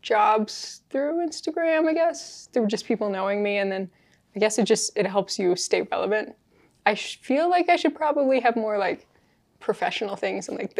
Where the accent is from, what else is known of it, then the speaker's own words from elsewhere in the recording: Salt Lake City, Utah, United States; Yeah, I'm a juggler. I'm from Salt Lake City. Woo, represent.